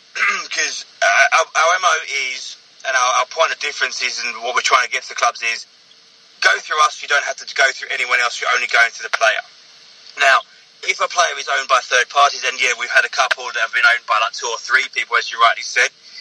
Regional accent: East of England, United Kingdom; now in Australia; No, I'm originally from Essex. So I've been here 7 years.

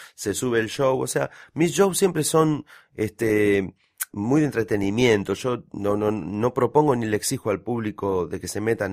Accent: Ledesma, Jujuy, Argentina; also born or lived in Moreno; yo no nací en Jujuy, nací en Moreno, pero mi mamá tuvo la oportunidad de viajar, así que nos llevó a mi hermano y a mí hacia Ledesma, que es donde se hace el azúcar.

